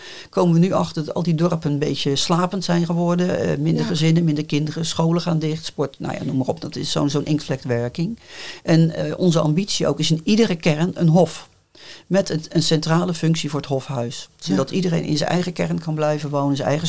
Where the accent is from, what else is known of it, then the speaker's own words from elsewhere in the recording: Rotterdam, South Holland, Netherlands; now in Sommelsdijk, Netherlands; Ik ben van oorsprong een overkanter. Ik kom uit Rotterdam, maar ik woon hier inmiddels al 37 jaar.